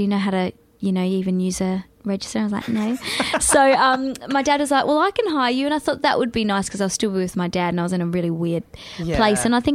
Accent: Australia; I was like, I want to hear my accent. I just miss so much. Australia's just the best place.

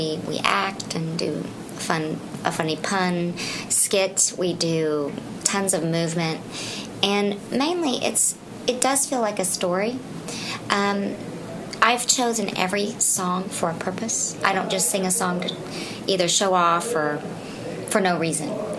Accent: Bible Belt, United States; I'm from the Bible Belt. I'm actually from what GCB is about. Mm-hmm. That's what I grew up with.

